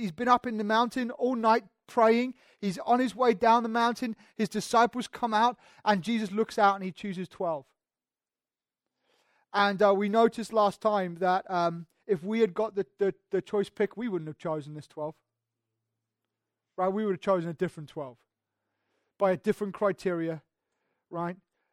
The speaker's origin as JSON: {"language": "English", "country": "United Kingdom", "said": "because, you know, we're British, we like kind of queue up, right?"}